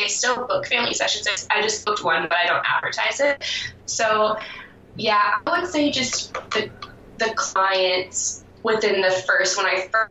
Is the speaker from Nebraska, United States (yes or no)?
no; Seattle, Washington, United States; Growing up in Seattle, too, I guess you do have, like, an advantage when it comes to art and, like, culture, because Seattle is very artistic